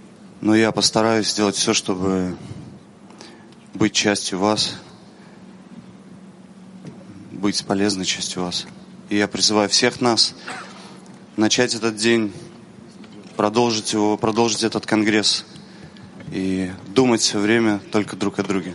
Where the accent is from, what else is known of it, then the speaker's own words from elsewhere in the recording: Kyiv, Ukraine; я из Киева.